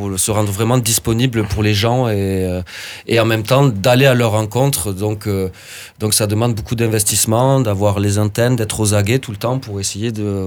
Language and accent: French; Decazeville, Occitanie, France; Vu qu'on vient de Decazeville, justement, on était assez touché par cette phénomène des fois de désertification